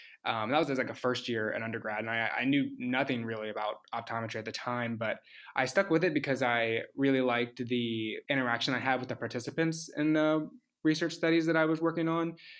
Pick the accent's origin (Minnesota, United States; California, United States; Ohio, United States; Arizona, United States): Ohio, United States; I am originally from Southeast Ohio. So I went to the Ohio State University for undergrad